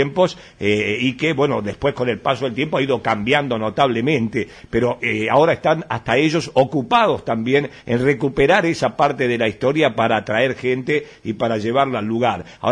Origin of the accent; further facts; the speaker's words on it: Santa Ana, Tucumán, Argentina; para mi caso particular, que soy de Tucumán, de la localidad de Santa Ana